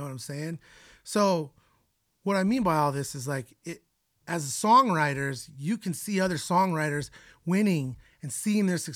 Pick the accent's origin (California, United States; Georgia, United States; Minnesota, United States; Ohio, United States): California, United States; Hollywood; But in comparison to like, you know, growing up in Hollywood specifically, like, man, it's so wild out there.